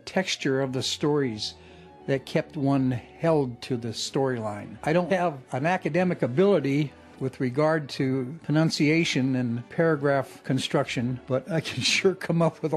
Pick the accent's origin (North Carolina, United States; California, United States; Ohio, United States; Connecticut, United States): Connecticut, United States; I was raised in Connecticut, and at an early age, my father took me to the Hartford Fire Department